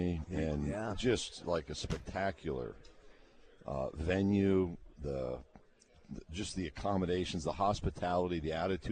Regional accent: New York, United States; I grew up outside Syracuse, New York.

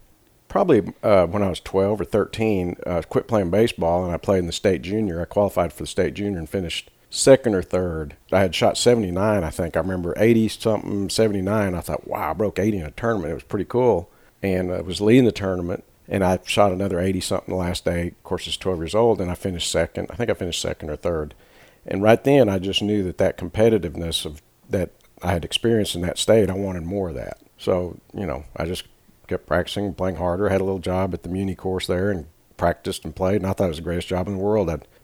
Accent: Roswell, New Mexico, United States; I grew up in Roswell. Being Hispanic, you know, all the little Hispanic boys and girls, we just kind of looked up to her.

